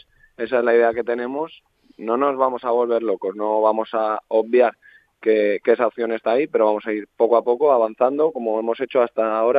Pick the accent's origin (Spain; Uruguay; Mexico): Spain; Santander, Cantabria; Los dos somos de Santander, nos conocíamos quizá no muy personalmente, pero bueno, Santander es pequeño y al final todos se conocen un poco